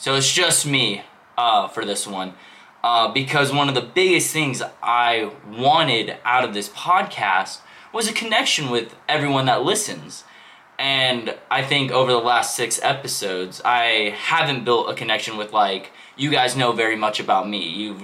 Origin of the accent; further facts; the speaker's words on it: Portsmouth, Virginia, United States; born there; I was born on June 1st, 1997 in Virginia at the Naval Hospital of Portsmouth.